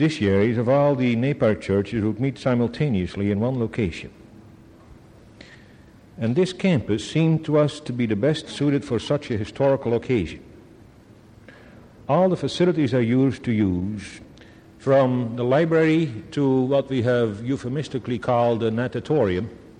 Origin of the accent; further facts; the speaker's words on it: Netherlands; English is a second language; Not being a Southerner, being a native from of the old country, from the Netherlands, I didn't even try, I didn't dare to.